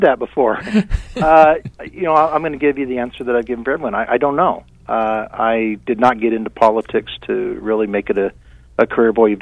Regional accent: Tucson, Arizona, United States; I grew up in Tucson. I don't know if you knew that. So I understand Southern Arizona

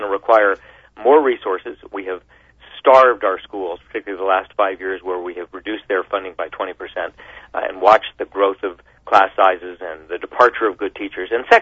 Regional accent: Tucson, Arizona, United States; growing up in Tucson as I did

